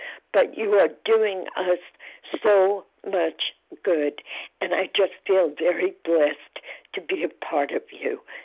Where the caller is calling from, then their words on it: Nyack, New York, United States; I'm calling from Nyack, New York, and I've been listening to these meetings for almost a year now